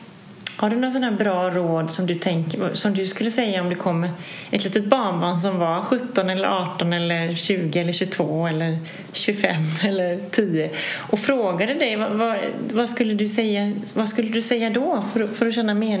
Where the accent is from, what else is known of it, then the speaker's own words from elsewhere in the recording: Sweden; jag sa till min dotter att jag känner mig mer som europé idag än som svensk.